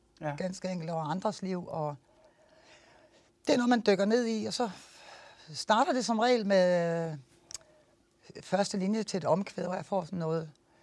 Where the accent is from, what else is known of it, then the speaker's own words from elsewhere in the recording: Tønder, Region of Southern Denmark, Denmark; also born or lived in Skovby, Denmark; Så flyttede vi fra Tønder, da jeg gik i 8. klasse. Jeg gik 8. klasse færdig, og så flyttede vi i min 9. klasse. Så blev jeg flyttet til Sydals. Boede vi på Sydals i Skovby.